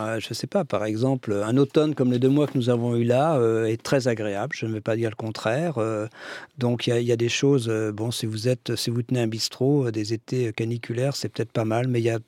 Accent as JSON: {"language": "French", "region": "Brittany", "country": "France", "said": "Même si je suis breton"}